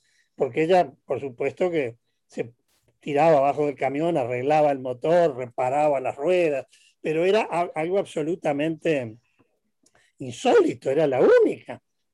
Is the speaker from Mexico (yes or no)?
no; Uruguay; moved away as an adult; Yo viví de niño y adolescente en Uruguay.